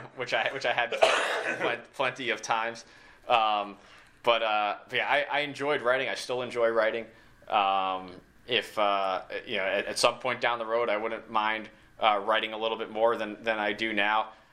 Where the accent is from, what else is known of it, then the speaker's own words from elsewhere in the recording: Northeast, United States; This was new to me because I grew up in the Northeast